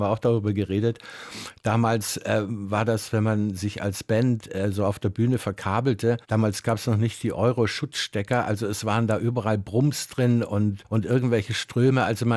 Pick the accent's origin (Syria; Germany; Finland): Germany; Saxony; now in Friedrichshafen, Germany; man war als Sachse im Westen ein Neger und ich habe vom ersten Tag an, als ich in Friedrichshafen ankam, beim Nachbarjungen, ich habe mir richtig ein Vokabelheft zugelegt, also wie man eigentlich eine Fremdsprache lernt. So habe ich von heute auf morgen angefangen, Schwäbisch zu lernen